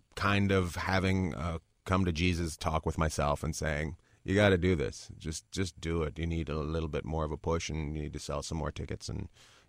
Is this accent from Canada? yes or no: yes; Canada; now in New York, United States; I grew up in Canada.